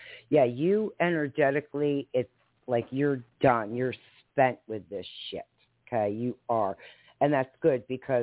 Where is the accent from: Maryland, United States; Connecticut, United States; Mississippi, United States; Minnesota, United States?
Connecticut, United States; Because I'm from Connecticut. So I went through the same crap you did, you know.